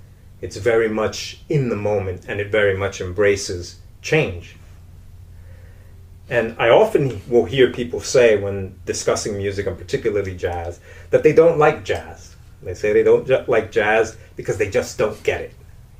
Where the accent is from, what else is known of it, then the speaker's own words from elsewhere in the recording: Camden, New Jersey, United States; I grew up in Camden, New Jersey, and I certainly did not grow up around jazz